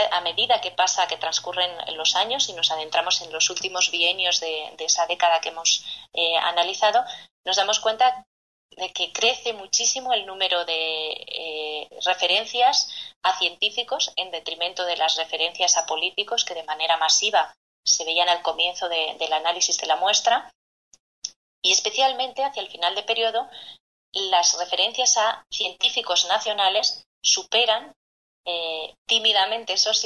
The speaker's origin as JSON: {"language": "Spanish", "country": "Spain", "said": "en mi país, en España."}